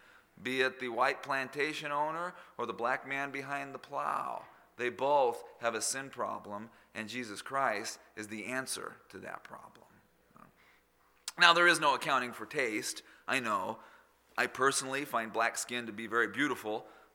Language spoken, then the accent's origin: English; Phoenix, Arizona, United States; Growing up in Maryvale. Maryvale is a subdivision of Phoenix. It was like a small town within the city.